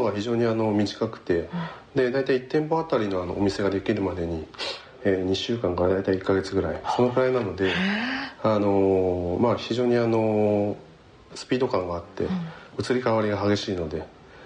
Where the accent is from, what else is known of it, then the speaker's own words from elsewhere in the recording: Niigata, Japan; moved away as an adult; まあ、2年間地元の新潟で働かさせてもらって、その後、カナダ と、ニュージーランドの方に行ってましたね。